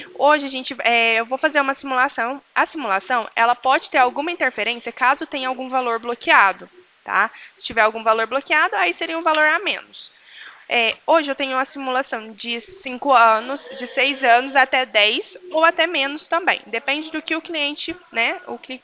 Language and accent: Portuguese; São Paulo, Brazil; eu sou de outra cidade, sou de Franco, interior de São Paulo.